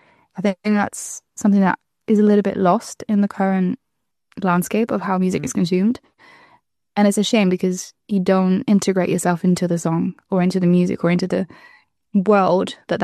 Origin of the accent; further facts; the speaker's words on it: Spain; near my hometown in Spain.